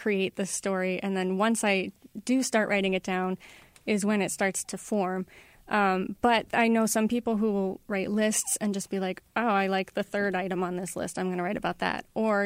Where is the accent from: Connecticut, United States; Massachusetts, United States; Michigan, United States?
Massachusetts, United States; Cape Cod; So I grew up on Cape Cod, so I made it take place in my hometown.